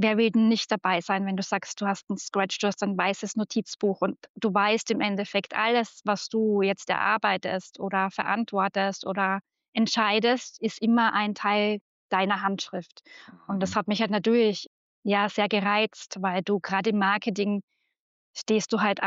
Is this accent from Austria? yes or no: yes; Austria; accent: Austrian; ich habe ja Medienmanagement studiert in Österreich. Man hört es ja vielleicht, mein Dialekt. … bei BeMine.